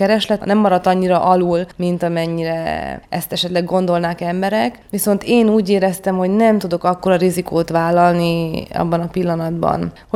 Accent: Arad, Arad County, Romania; De én aradi vagyok

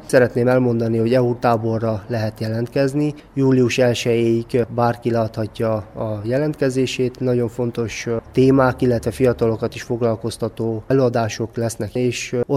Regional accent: Transylvania, Romania; mi az, amit mi elvárunk felelős vezetőinktől, mint erdélyi fiatalok.

